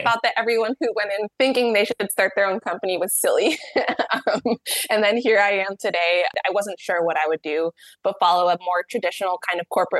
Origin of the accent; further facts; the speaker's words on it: Dayton, Ohio, United States; So growing up, I grew up in Dayton, Ohio. My mom is Jamaican. My dad is, I like to call him, like, was regular black. So kind of this multicultural kid in this very white suburb.